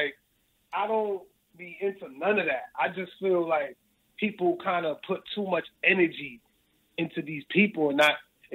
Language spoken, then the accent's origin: English; Flatbush, New York, United States; So, but I grew up in, you know, I grew up on Regent Avenue. I'm from Flatbush, so.